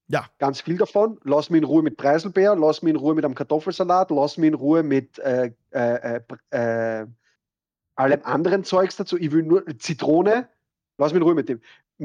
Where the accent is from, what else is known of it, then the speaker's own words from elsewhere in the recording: Austria; Als Österreicher